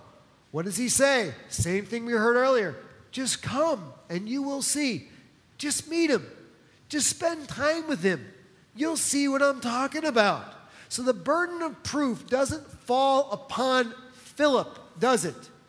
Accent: New Jersey, United States; I come from New Jersey. I just left my accent there.

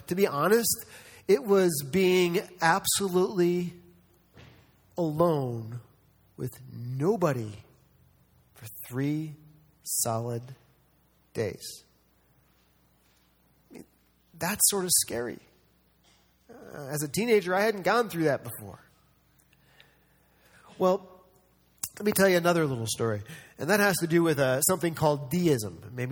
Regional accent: New York, United States; I grew up in New York State.

